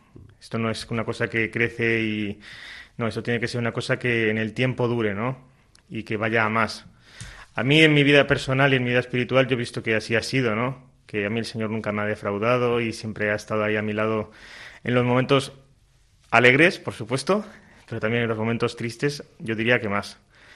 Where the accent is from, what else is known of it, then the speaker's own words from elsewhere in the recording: Spain; es como los españoles cuando salimos fuera.